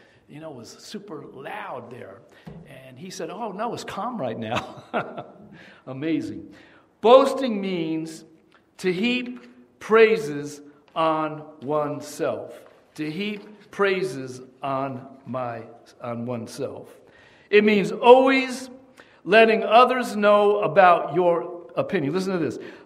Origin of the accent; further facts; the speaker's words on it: New Jersey, United States; We came from Central New Jersey, and at our church in Central New Jersey, we had a lot of corporate people moving in, moving out.